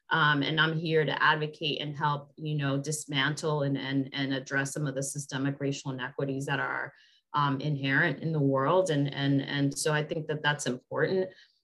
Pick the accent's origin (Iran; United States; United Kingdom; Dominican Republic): Dominican Republic; also born or lived in Puerto Rico; I had to pick either I was, you know, because I'm Dominican and Puerto Rican.